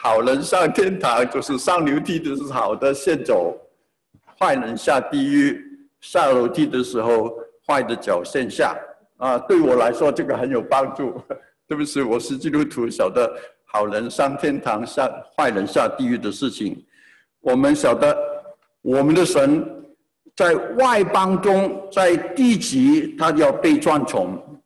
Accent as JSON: {"language": "Chinese", "town": "Changzhou", "region": "Jiangsu", "country": "China", "tie": "born or raised there", "said": "我们在网上有一些是我在常州长大在哪里念小学中学，我们有个群组里面最近这两天有人问我，你怎么样啊，你还好吗？我是1960年小学毕业，65年中学毕业"}